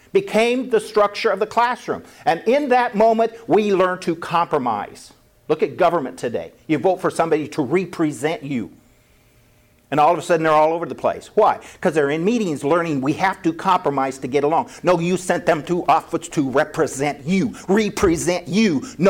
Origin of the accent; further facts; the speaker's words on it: Kansas, United States; See, I'm from Kansas.